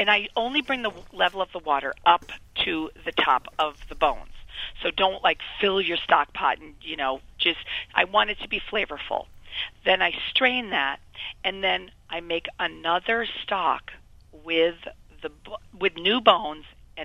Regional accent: New England, United States; You know, I grew up in New England, too, so bread stuffing's my favorite.

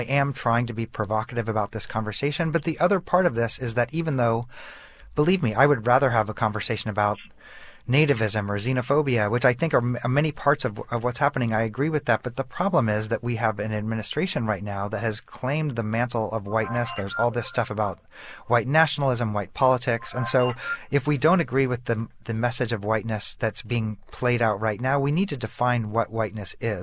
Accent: Kansas City, United States; I've seen us, again, growing up in Kansas City, I've seen us do so much better than we're doing right now.

